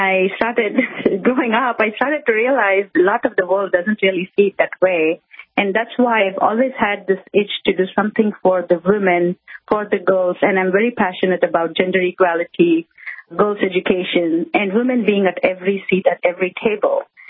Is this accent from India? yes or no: yes; India; English is a second language; moved away as an adult; now in United States; So I come from India, and I moved to the United States when I was 21. So growing up in India, like I was like growing up in 80s, 90s India as a little child